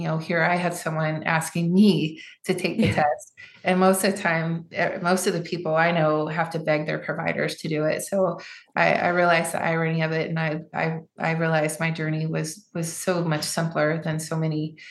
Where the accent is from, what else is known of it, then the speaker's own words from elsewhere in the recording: Savannah, Georgia, United States; I grew up in Savannah, and I lived on Isle of Hope, and there's lots of bugs and nature and mosquitoes and, you know, spiders and all kinds of things.